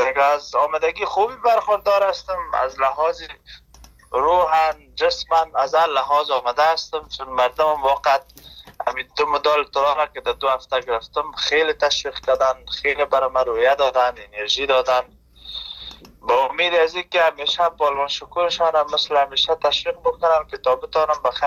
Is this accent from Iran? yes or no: no; Afghanistan